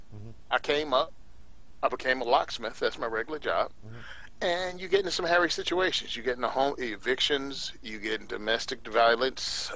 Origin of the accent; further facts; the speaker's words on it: Virginia, United States; I was born and raised in the South. I'm from Southwest Virginia. Grew up there whole life, farming community, tobacco farm.